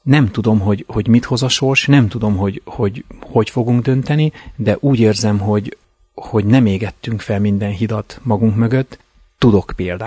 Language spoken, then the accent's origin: Hungarian; Transylvania, Romania; now in United States; nem titok, hogy Erdélyből származom, és azáltal, hogy Erdélybe születtem, román állampolgár is vagyok. Kint ugye Amerikában amerikai állampolgár lettem.